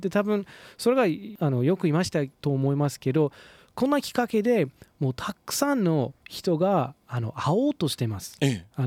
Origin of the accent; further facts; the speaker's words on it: United States; Japanese is a second language; 今日はやっぱりアメリカ人なので、